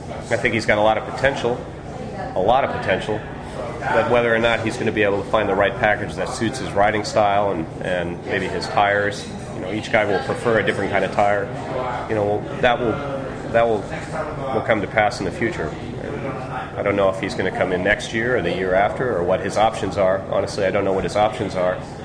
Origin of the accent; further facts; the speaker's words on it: United States; because I'm American, so obviously I follow the series more than my Italians or Spaniards.